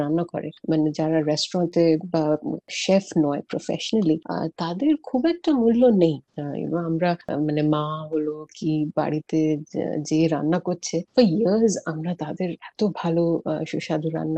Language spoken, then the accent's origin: Bangla; Jamshedpur, Jharkhand, India; also born or lived in Mumbai; আমার birth place বা জন্ম হয়েছে in the still city of Jamshedpur in India, and তারপরে আমি ওখান থেকে স্কুল করে স্কুলিং শেষ করে আমার ইউনিভার্সিটির জন্য আমি বম্বে যাই, আর ওখানে অলমোস্ট 10 বছর আমি বম্বেতে থেকেছি